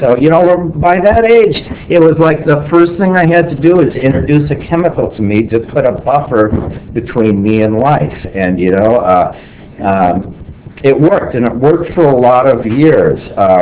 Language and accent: English; Los Angeles, California, United States; I grew up in Los Angeles, grew up in Hollywood